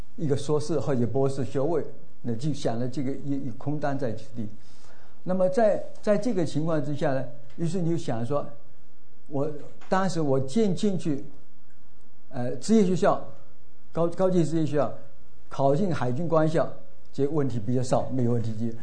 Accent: Fujian, China; 那孤儿院出生呢，你如果在大陆来的这个弟兄姐妹都会知道，福建有个三原县是吧

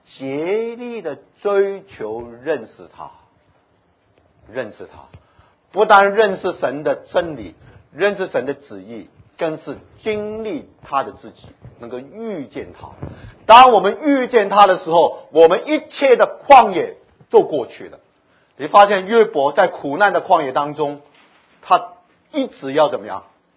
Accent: China

